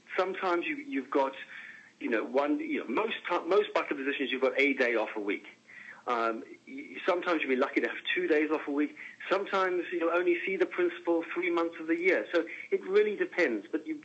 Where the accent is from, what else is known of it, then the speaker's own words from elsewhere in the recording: Brighton, South East England, United Kingdom; born there; also born or lived in South Africa; I was born in Brighton, spent a lot of time in South Africa, came back and trained in the United Kingdom.